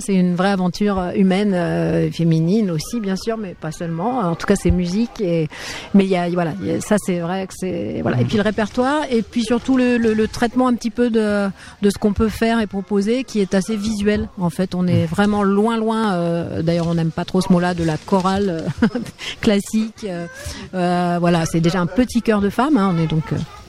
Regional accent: Montpellier, Occitanie, France; on vient de Montpellier, on est plutôt bas en Méditerranée.

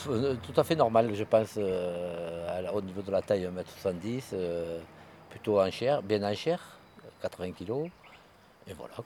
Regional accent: Florac, Occitanie, France; Je suis un vrai Cévenol, je suis né à Florac. Mais mes parents étaient nés à Vébron, mon père ici à Racoul, ma mère à Vébron. Et j'ai toujours vécu ici, je suis parti pour mon métier. Et je suis revenu après

